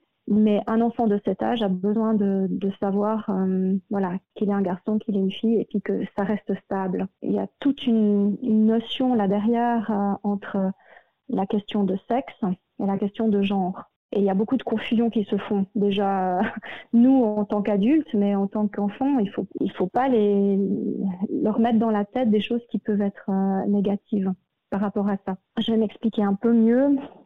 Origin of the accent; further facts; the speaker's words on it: Valais, Switzerland; vu que voilà, moi je suis du Valais central.